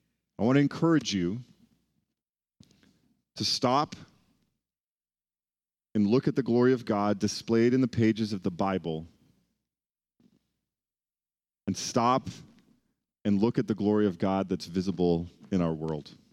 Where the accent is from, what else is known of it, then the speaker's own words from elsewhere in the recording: Toronto, Ontario, Canada; it reminds me of my hometown in Toronto.